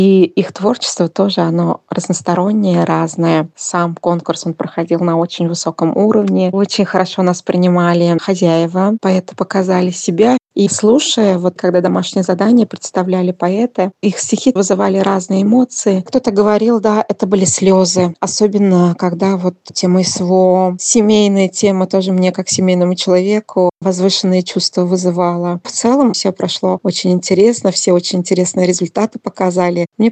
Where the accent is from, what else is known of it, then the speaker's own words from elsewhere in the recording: Tatarstan, Russia; Так как я из Татарстана, мне казалось, что какие-то будут ко мне вопросы.